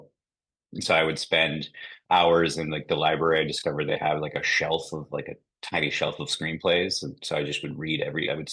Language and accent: English; Omaha, Nebraska, United States; So I'm originally from Omaha, Nebraska. I'm not from a film family.